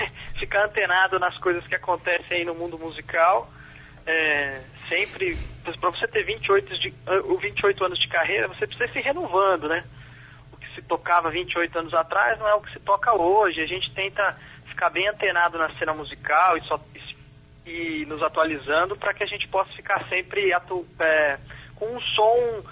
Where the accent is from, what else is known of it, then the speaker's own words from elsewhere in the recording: Campinas, São Paulo, Brazil; É, nós somos de Campinas, né?